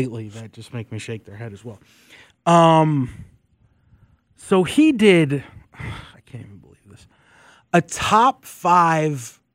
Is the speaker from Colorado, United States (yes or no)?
no; New York, United States; now in Atlanta, United States; I grew up in New York, moved here to Atlanta.